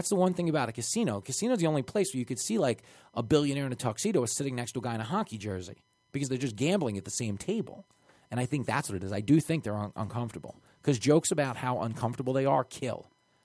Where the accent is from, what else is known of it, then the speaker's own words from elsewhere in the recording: Levittown, New York, United States; I grew up in Levittown.